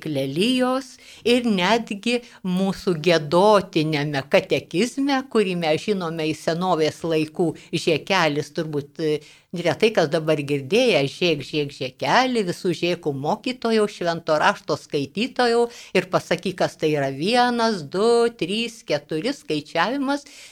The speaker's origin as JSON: {"language": "Lithuanian", "region": "Utena County", "country": "Lithuania", "tie": "born or raised there", "said": "netoli mano tėviškės Utenos rajone Spitrėnuose"}